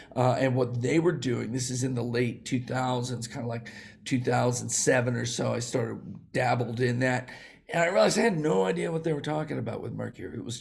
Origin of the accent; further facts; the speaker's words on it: Bethlehem, Pennsylvania, United States; born there; I was born in Bethlehem, birthplace of Jesus and me. No, different place, Bethlehem, Pennsylvania. So I was born in a steel town.